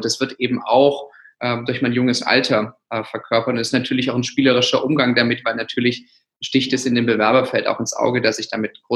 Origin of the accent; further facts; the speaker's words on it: Stuttgart, Baden-Württemberg, Germany; Stuttgart ist meine Heimatstadt. Ich bin in Stuttgart geboren und aufgewachsen, knapp 19 Jahre dort gelebt, meine gesamte Schulzeit verbracht